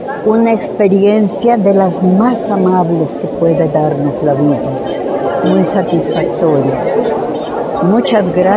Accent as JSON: {"language": "Spanish", "town": "Zapotlán el Grande", "region": "Jalisco", "country": "Mexico", "tie": "born or raised there", "said": "Pues a mi pueblo, que lo he querido siempre, tanto, y aunque viva fuera, en algunas ocasiones me tocó vivir fuera, Zapotlán va latiendo en mi corazón, siempre, siempre."}